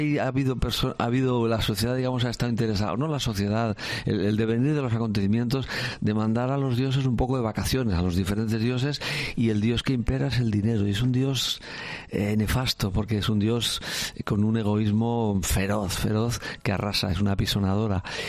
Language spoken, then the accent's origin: Spanish; Catalonia, Spain; yo soy catalán, o sea, con mucho orgullo. También mis padres son de Zafra o son de X zona